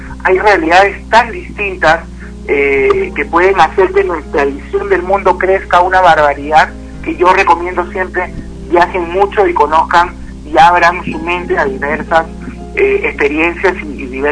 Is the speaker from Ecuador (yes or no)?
no; Peru; lo que nosotros como peruanos u occidentales entendemos